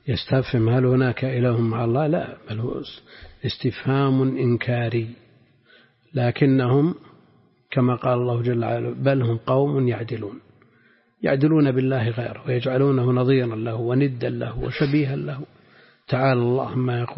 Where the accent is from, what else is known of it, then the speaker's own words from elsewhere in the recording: Najd, Saudi Arabia; لا سيما عندنا في نجد أكثر، يمكن حدود 10 نسخ